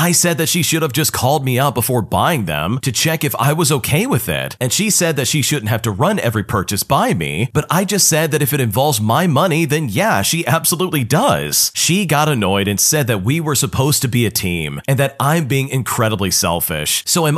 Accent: United States; I'm from the United States

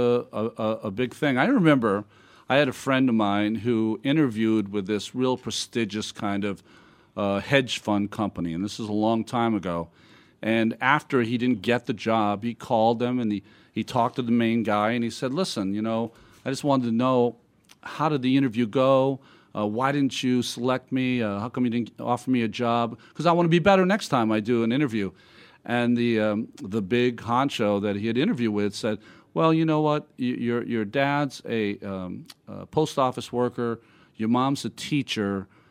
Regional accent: Massachusetts, United States; now in New York, United States; I was born in Massachusetts. You know, I'm kind of a ham and egger from Massachusetts who now lives in New York for the last 30 years. So I'm more East Coast than the island of Hawaii.

